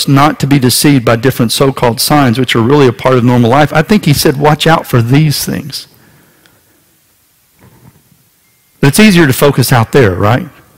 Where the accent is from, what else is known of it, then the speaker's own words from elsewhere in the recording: Texas, United States; I could be playing sports in my little small town that I was raised in West Texas